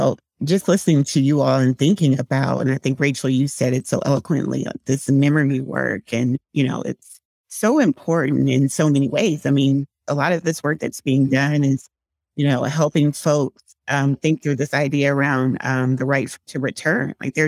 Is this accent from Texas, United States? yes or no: yes; Austin, Texas, United States; being in spaces growing up in Austin and being the only little brown face anywhere, like, for example, at Symphony Square.